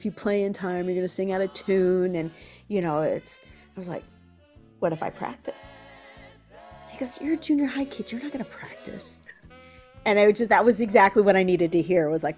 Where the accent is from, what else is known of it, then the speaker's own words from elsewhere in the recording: Billings, Montana, United States; also born or lived in Boise, Idaho; In fact, right now I'm in my hometown, Billings, Montana, where I grew up, and my family had a little bit of time in Boise, Idaho, in my informative elementary school and junior high years.